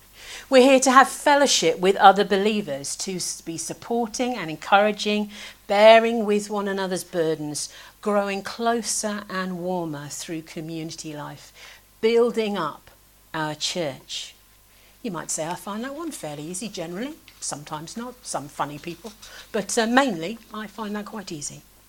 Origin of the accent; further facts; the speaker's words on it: United Kingdom; but we're British, so that probably isn't possible.